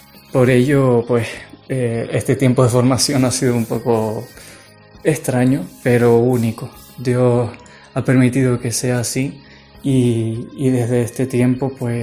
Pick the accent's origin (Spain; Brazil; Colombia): Spain; Arguayo, Canary Islands; seminarista de Santiago del Teide, concretamente de Arguayo. Tengo 23 años.